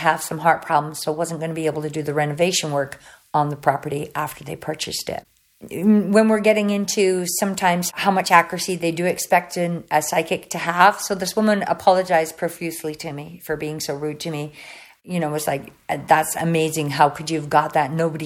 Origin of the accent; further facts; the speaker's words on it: England, United Kingdom; also born or lived in Canada; now in Spain; Originally, I'm from England, and I've lived in Canada for a long time. Obviously, I'm in Spain now. I've traveled throughout the world, so I've done a little bit of traveling. So perhaps have a hybrid accent on me now.